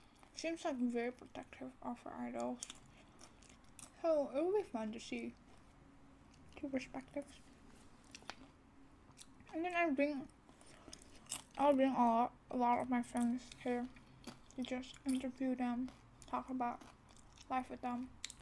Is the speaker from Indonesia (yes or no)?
yes; Indonesia; Besides, I'm from Indonesia and they're from Singapore, so it's a very different environment.